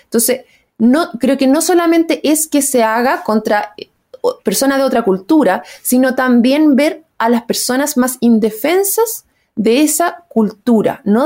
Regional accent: Chile; como chilenos

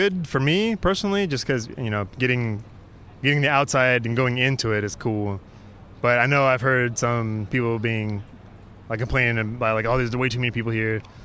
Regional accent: Ohio, United States; I'm from Ohio, so this is a little bit of a long trip

